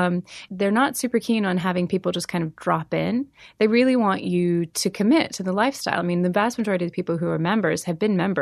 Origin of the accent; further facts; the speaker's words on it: Texas, United States; I mean, I'm originally from Texas, and so this kind of imagery is fairly familiar to me.